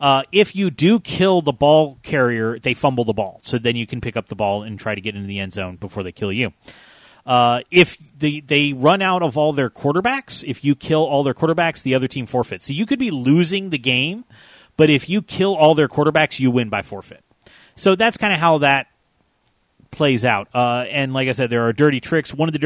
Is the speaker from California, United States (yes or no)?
no; Atlanta, Georgia, United States; because I'm from Atlanta.